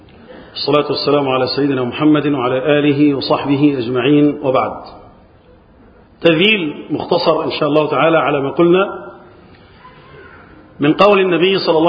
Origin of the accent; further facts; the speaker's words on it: Egypt; اللهم احفظ بلدنا مصر وسائر بلاد المسلمين من الفتن.